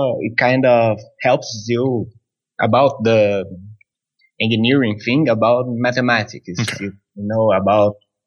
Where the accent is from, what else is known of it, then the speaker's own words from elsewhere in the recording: Lorena, São Paulo, Brazil; now in Pindamonhangaba, Brazil; No, I'm actually from Lorena, it's a small town near Pindamonhangaba, and I came here for work.